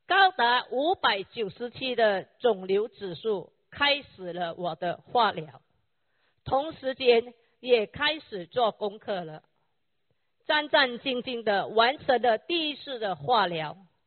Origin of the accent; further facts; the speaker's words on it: Penang, Malaysia; 来自槟城威南